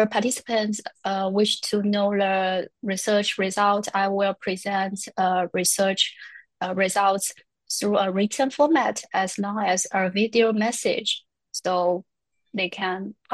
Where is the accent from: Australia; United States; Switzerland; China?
China; English is a second language; moved away as an adult; now in Glasgow, United Kingdom; But because I come from China, most of my running experience are in China. I moved to Glasgow since last September.